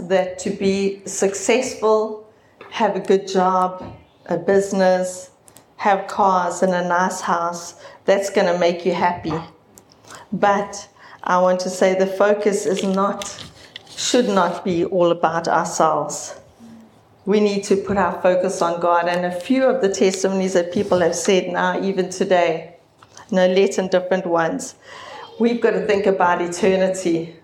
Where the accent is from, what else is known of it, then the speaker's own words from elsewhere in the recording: Durban, KwaZulu-Natal, South Africa; I grew up in Durban. In a family that went to church faithfully and regularly, but I didn't know the Lord personally. And I grew up on the Bluff.